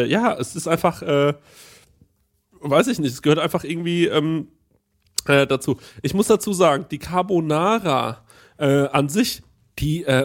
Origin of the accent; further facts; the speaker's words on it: Germany; Aber ich bin Deutscher und ich liebe Pecorino oder Parmigiano.